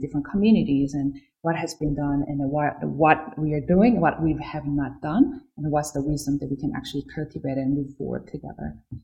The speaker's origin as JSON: {"language": "English", "country": "South Korea", "said": "I'm myself from Korea"}